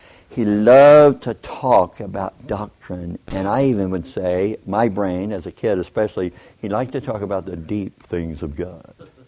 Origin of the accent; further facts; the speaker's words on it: Kentucky, United States; I've been out a year or two, and I grew up in Kentucky. I went to Oklahoma after college